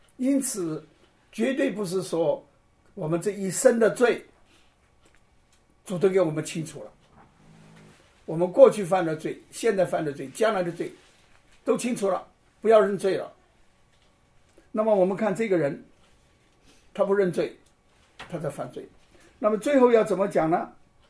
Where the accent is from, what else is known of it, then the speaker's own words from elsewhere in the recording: China; 在我们中国人讲这是乱伦的